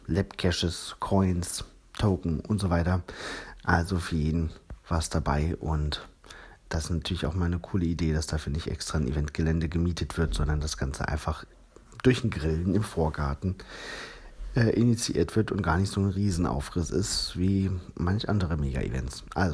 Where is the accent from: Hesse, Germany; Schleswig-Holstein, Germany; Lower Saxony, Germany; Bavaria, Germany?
Lower Saxony, Germany; Hanover; und zwar in meiner Heimatstadt Hannover